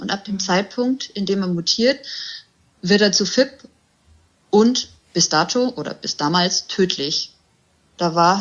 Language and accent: German; Bavaria, Germany; ich bin 36 Jahre alt, ich komme aus der Nähe von Augsburg